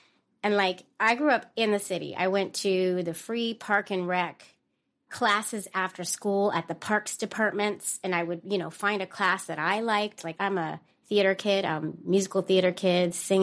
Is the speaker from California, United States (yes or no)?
yes; San Francisco, California, United States; I grew up in Bernal Heights, which is kind of like an offset of the Mission District in San Francisco, which is also very close to the Castro District.